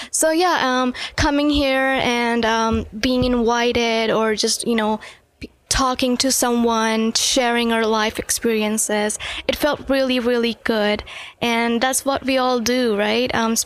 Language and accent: English; India; moved away as an adult; because we're international students, so we come from India, so we just leave our family behind.